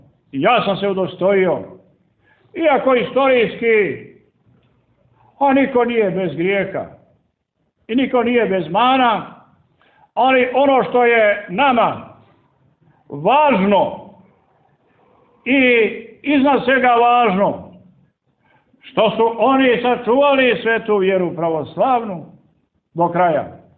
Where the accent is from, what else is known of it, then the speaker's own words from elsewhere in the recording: Montenegro; pošto sam prvi put u Beču, pošto dolazim iz Crne Gore